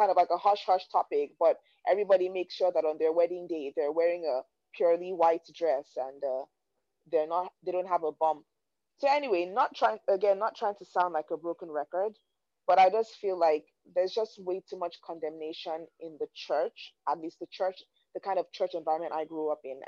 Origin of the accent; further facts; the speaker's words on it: Nigeria; growing up in Nigeria, you know, and I'll give you guys a bit of a backstory. Like I've mentioned in the past, I grew up in a household where my parents went to church every Sunday, and they took us to church every single Sunday, Pentecostal, Christian, conservative